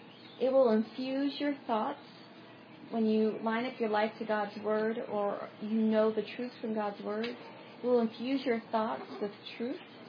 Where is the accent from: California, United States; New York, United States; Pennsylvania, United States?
New York, United States; Sayville; I grew up on Long Island, and I grew up in this just adorable, quaint little town called Sayville. And it was right on the bay